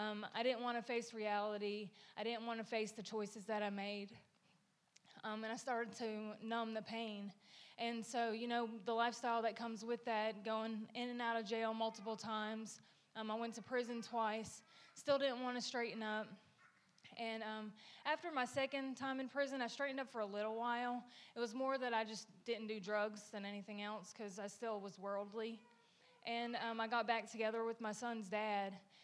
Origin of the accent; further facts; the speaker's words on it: United States; I grew up here in Rutherford County, and I had a great childhood.